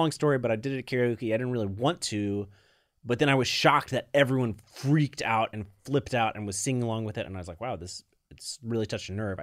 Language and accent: English; Virginia, United States; even though we're not quite from West Virginia. We're from a West Virginia-ish area of Virginia.